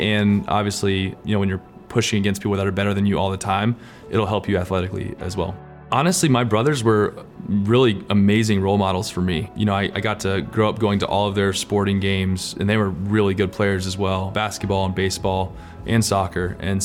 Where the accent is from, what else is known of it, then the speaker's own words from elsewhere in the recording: Lawrenceville, Georgia, United States; So I grew up in Lawrenceville, Georgia. My dad was a pastor, and so I was a PK, pastor's kid. I had two older brothers, but we were in the suburbs outside of Atlanta.